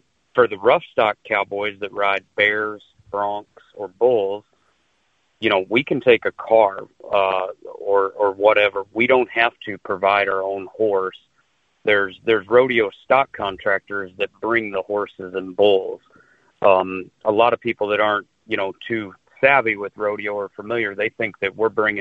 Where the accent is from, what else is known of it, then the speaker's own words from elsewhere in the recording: Tabor, South Dakota, United States; I grew up in Taber, South Dakota. Taber is about 300 people big.